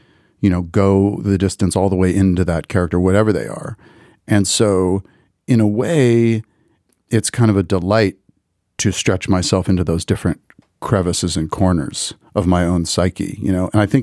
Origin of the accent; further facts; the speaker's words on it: United States; because I'm an American Jew telling part of telling their story.